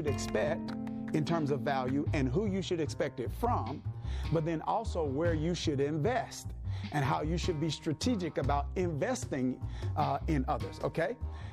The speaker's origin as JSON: {"language": "English", "region": "Mississippi", "country": "United States", "tie": "born or raised there", "said": "We had this saying growing up in Mississippi, you can't get blood out of a turnip, right?"}